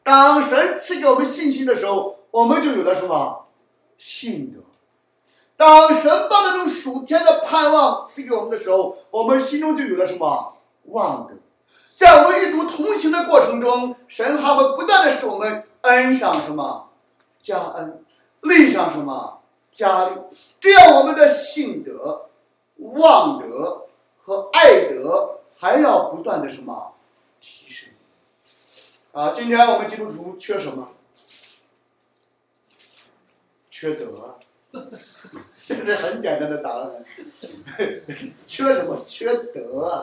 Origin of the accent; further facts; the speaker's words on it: China; 我说我本身就是来自大陆。